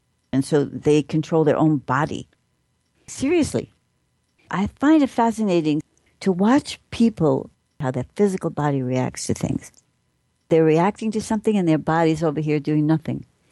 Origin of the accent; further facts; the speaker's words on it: Brooklyn, New York, United States; I remember growing up in Brooklyn, people yelled when they wanted something.